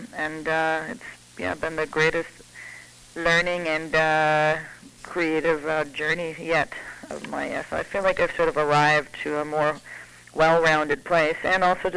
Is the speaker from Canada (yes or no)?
yes; Canada; I'm Canadian and Canadians are raised to think of the world as like an international mosaic and not a melting pot